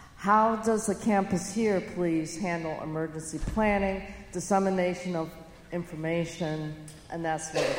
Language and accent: English; Boston, Massachusetts, United States; The second strike against me is, I'm from Boston area.